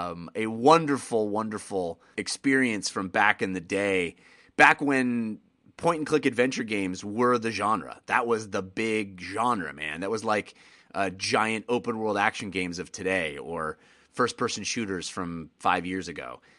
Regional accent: United States; because I'm an American and have all of the lack of worldliness that comes along

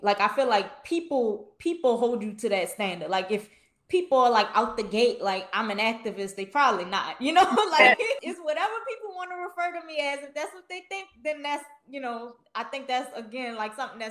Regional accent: New Orleans, Louisiana, United States; growing up in New Orleans, we there's just certain oral histories we just know.

